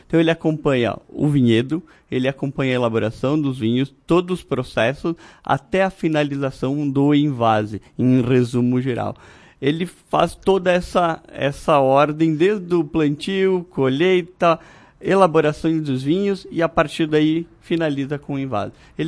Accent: Bento Gonçalves, Rio Grande do Sul, Brazil; Sim, sou natural de Bento Gonçalves.

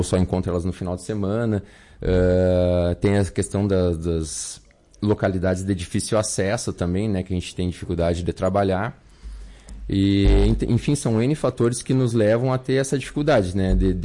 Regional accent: Santa Maria, Rio Grande do Sul, Brazil; eu sou lá de Santa Maria, mas um lagoense há 18 anos, né?

